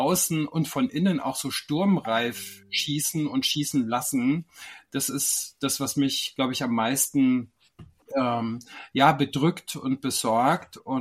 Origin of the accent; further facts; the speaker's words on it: Bavaria, Germany; mein Opa war je nachdem mal Pole, mal Russe, mal Deutscher. Ich bin im Allgäu aufgewachsen an der Grenze zu Tirol.